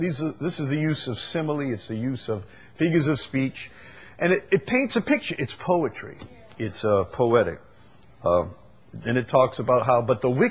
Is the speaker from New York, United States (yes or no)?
no; Chalmette, Louisiana, United States; But then again, I'm from Chalmette, and there's some things were incomprehensible to us, you know, like ballet and opera, and I never learned to appreciate those things.